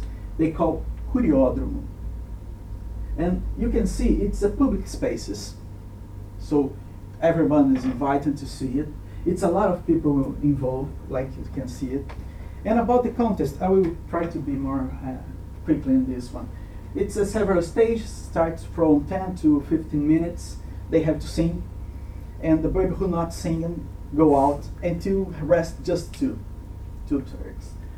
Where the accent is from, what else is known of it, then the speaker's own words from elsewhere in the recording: Brazil; English is a second language; Yeah, that's good because my aim here is trying to say a little bit about how we in Brazil tries to related